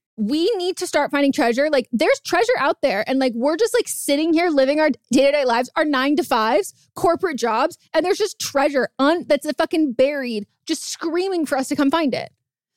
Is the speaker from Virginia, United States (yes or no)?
no; California, United States; So I grew up in California, NorCal, and the Gold Rush.